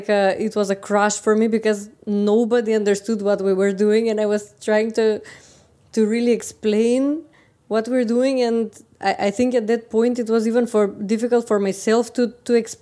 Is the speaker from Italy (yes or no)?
no; Skopje, North Macedonia; from Skopje, Macedonia.